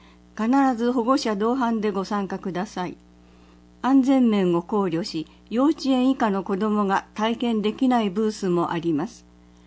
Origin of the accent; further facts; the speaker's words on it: Urasoe, Okinawa, Japan; 生まれも育ちも浦添市ですが、恥ずかしながら先日初めて浦添グスクへ行きました。